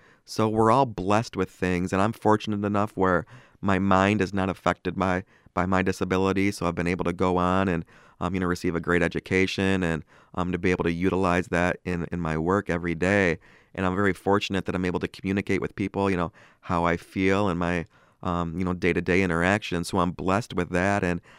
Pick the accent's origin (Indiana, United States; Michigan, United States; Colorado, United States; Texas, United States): Michigan, United States; Traverse City; especially growing up in Traverse City where the winters are long times and quite harsh at times.